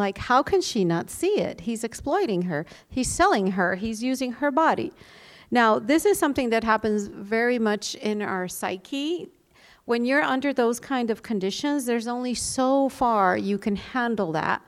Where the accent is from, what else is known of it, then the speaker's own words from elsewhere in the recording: Puerto Rico; I'm from Puerto Rico.